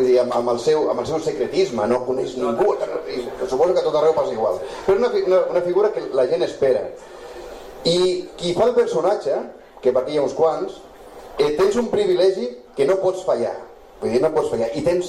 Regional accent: Sitges, Catalonia, Spain; Alguns anys he trobat en falta al meu poble, no? Que surti el personatge del Canestoltes i que dongui hòsties a tot arreu

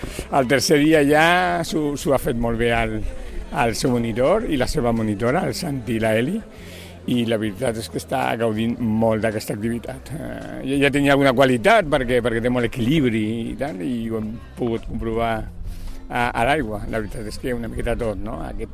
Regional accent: Parets del Vallès, Catalonia, Spain; Nosaltres a Parets del Vallès, imagina't. Sí, una horeta de camí

